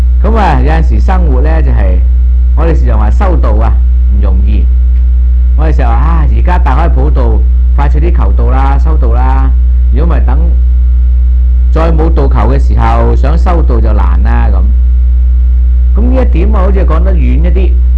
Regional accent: China; 我們中國人計一年舊歷年的開始呢，以氣節計的

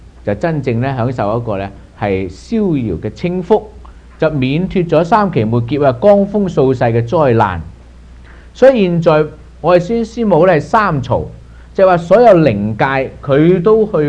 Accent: China; 所以我们中国人烧炮仗打锣有鬼赶啲鬼。

